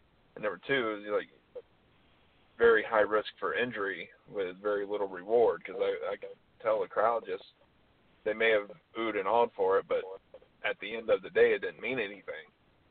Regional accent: Florida, United States; But where I grew up in Florida, they did do barbecue Texas style.

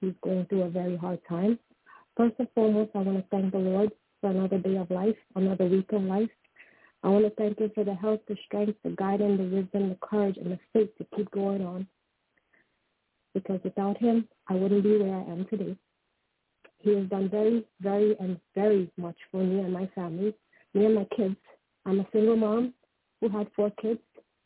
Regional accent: Trinidad & Tobago; It's Hindu. It's a Hindu name. I'm from Trinidad and Tobago.

